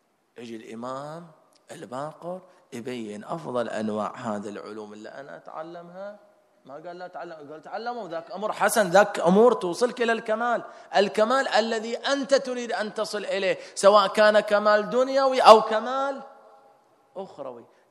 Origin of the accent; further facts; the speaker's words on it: Bahrain; ما نقول فقط إحنا كمجتمع بحريني